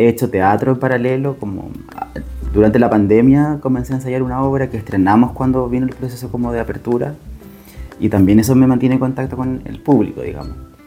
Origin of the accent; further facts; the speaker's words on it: Curicó, Maule, Chile; born there; also born or lived in Concepción; now in Valparaíso, Chile; nací en Curicó. Estudié en Concepción, viví un tiempito en Buenos Aires, un tiempito en Santiago, un tiempito en Rancagua y en Valparaíso.